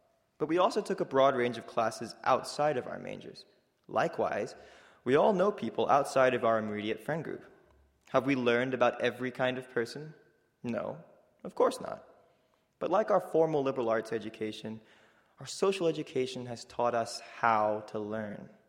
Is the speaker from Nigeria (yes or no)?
no; Kuala Lumpur, Malaysia; now in United States; I grew up in Kuala Lumpur, Malaysia.